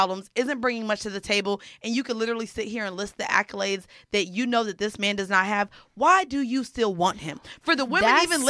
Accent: Florida, United States; I'm from Florida and we say hunching.

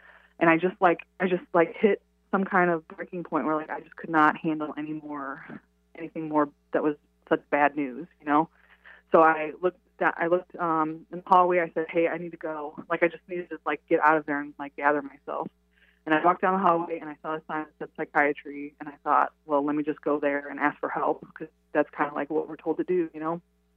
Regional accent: St. Louis, Missouri, United States; moved away as an adult; So I grew up in St. Louis, Missouri. I joined the Army when I was 18, and I took off, and I went to see the world.

